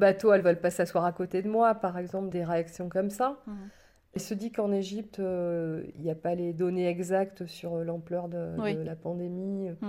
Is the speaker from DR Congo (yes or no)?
no; France; je suis française.